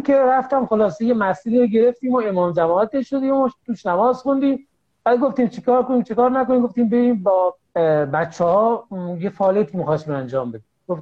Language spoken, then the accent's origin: Persian; Dehdasht, Kohgiluyeh and Boyer-Ahmad, Iran; also born or lived in Qom; قم زندگی میکردم تا اینکه اومدم دیگه درسم رو تموم کردم تو قم و قرار شد دیگه بیام شهر خودم دهدش